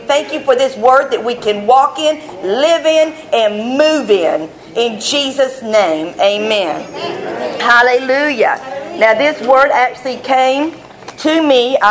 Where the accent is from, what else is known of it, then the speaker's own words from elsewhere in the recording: South Carolina, United States; I'm not from England. I don't speak the vowel and, you know, the rest of that stuff. Amen? I'm from South Carolina. I say hey and y'all.